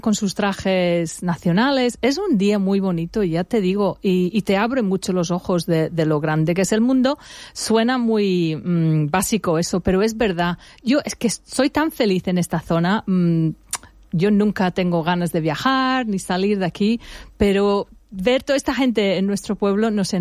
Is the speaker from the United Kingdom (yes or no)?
yes; Solihull, West Midlands, United Kingdom; Spanish is a second language; En mi pueblo, en Gran Bretaña, yo renazco de Solihull, en el centro, al sur de Birmingham